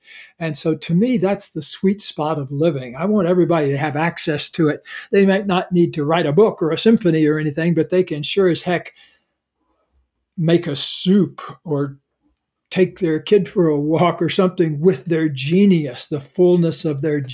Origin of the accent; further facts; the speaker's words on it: Deep South, United States; Like I grew up in the Deep South, and the culture I was in, where you're supposed to be very polite about your feelings.